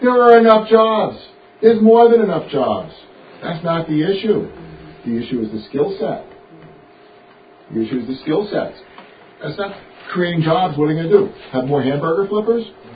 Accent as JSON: {"language": "English", "region": "New Jersey", "country": "United States", "said": "When I was a kid, I used to always have to get them, because I came from New Jersey, bad mosquitoes."}